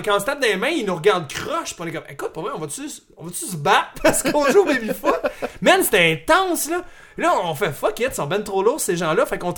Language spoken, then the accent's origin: French; Montreal, Quebec, Canada; Nous on est Montréalais